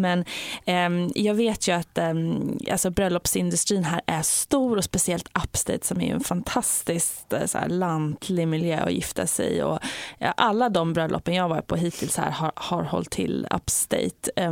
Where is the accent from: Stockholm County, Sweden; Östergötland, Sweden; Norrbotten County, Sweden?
Stockholm County, Sweden; Stockholm; mycket mer än vad jag upplevde i alla fall att man kunde göra i Stockholm, där jag kommer ifrån.